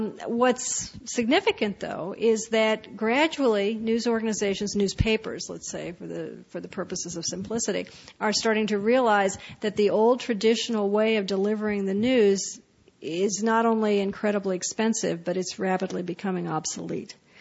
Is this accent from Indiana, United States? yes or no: yes; Indianapolis, Indiana, United States; and the paper in the town I grew up in Indianapolis, Indiana